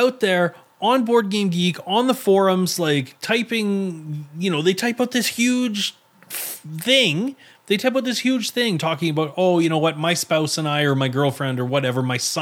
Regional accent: Canada; again, we're Canadian. A maple syrup, moose, Royal Mountain Police, like, like whatever, like RCMP. That's, you know, that's all us.

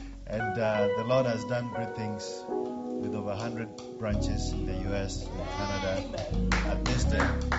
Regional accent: Meru, Meru County, Kenya; I am from Kenya, a place called Meru, right on the slopes of Mount Kenya, one of the second highest mountains. About 5,000 feet.

